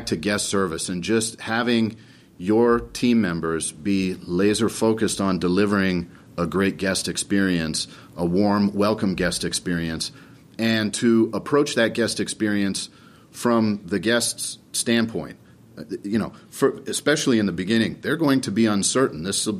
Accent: Las Vegas, Nevada, United States; Look, I'm born and raised in this town. I grew up in Vegas

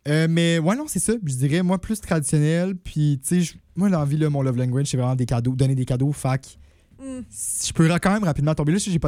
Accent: Quebec City, Quebec, Canada; Oui, ben ça, moi, j'en ai un chez nous, mais un grand, pas un petit. Mais, chez nous, à Québec

